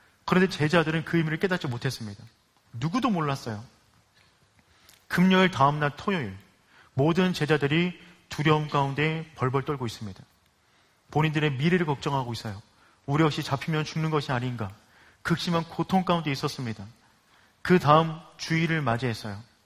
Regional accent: Miari, Seoul, South Korea; 저의 고향은 미아리입니다. 미아리에서 결혼하기 전까지 살았어요.

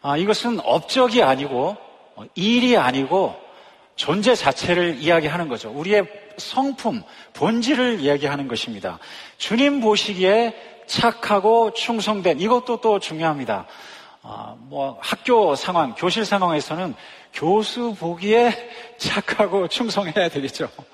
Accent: South Korea; moved away as an adult; now in United States; 실제로 이민자로서 한국에 나가기가 쉽지 않습니다. 저도 이민 생활, 유학 생활부터 시작하면 꼭 만 20년 있었는데요.

